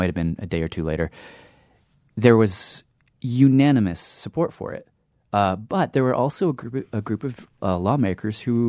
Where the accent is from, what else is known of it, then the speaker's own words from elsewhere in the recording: United States; it just felt like I really need to understand what's happening in there as an American and also as a storyteller.